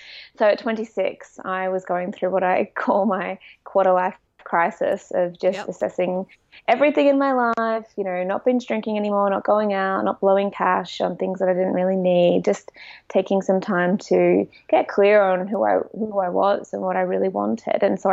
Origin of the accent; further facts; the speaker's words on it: Australia; now in London, United Kingdom; I also am currently living in London. I'm Australian. I've been out here for a couple of years now.